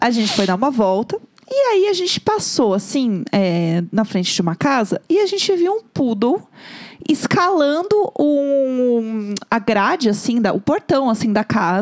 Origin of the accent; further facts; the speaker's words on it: São Paulo, Brazil; E, né, a gente é de São Paulo, mora aqui